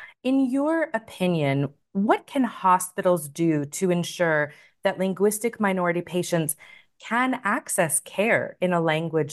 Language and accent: English; United States; now in Australia; I know I don't sound Australian. I'm originally American, obviously.